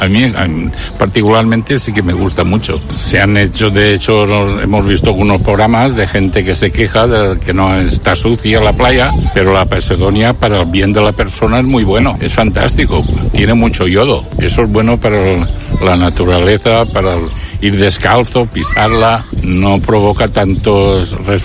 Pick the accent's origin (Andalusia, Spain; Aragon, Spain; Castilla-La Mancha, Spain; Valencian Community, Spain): Valencian Community, Spain; Denia; A nosotros nos gusta, los que somos de aquí de Denia, pues nos gusta ese olorcito, ese yodo, nos encanta